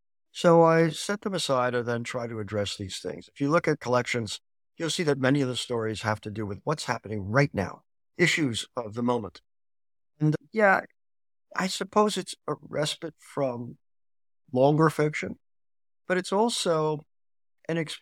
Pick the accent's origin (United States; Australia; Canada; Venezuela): United States; New York; moved away; I'm a transplant. I grew up in New York, and now I've lived here most of my life.